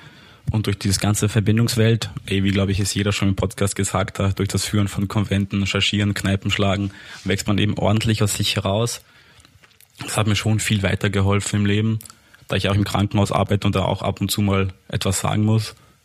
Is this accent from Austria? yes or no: yes; Austria; born there; meine Familie kommt ja aus Polen, das heißt, ich bin der Erste, der in Österreich geboren wurde